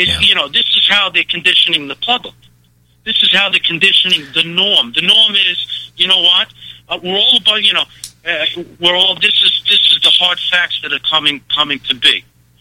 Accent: Brooklyn, New York, United States; I'm from Brooklyn, New York

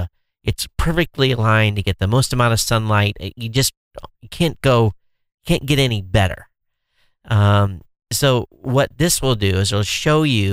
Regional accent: Michigan, United States; because I'm from Michigan, I always call Michigan God's country.

